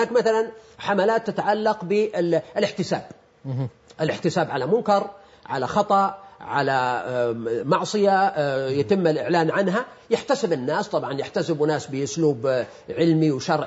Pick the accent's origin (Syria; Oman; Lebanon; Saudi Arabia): Saudi Arabia; فهذا النمو في الشبكات الاجتماعية عندنا في السعودية هو يعبر عن نسبة من المواليد والشباب